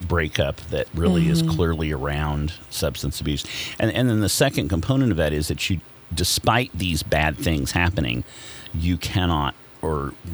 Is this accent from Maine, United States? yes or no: no; Kansas, United States; Certainly, I grew up in Western Kansas, and most of my friends were big drinkers.